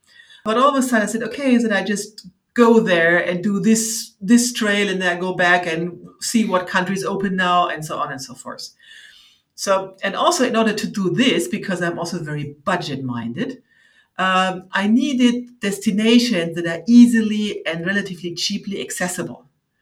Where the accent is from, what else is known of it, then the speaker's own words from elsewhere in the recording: Germany; accent: German; English is a second language; So as you might recognize from the accent, I'm from Germany.